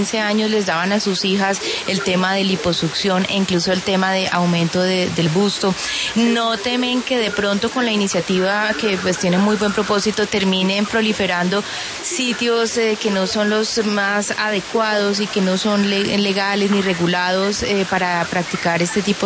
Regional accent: Cali, Valle del Cauca, Colombia; yo soy caleña

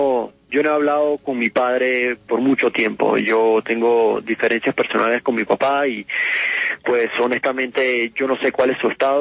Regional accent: Jamaica; ¿Por qué me mandan a Panamá si yo soy jamaicano también?

